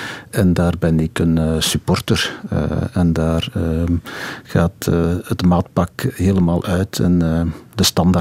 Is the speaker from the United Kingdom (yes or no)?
no; Flanders, Belgium; Goede West-Vlaming.